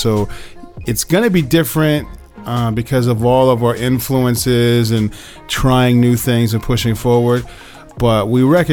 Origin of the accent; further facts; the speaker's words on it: California, United States; I grew up in an African American community in California, but I am European American, so.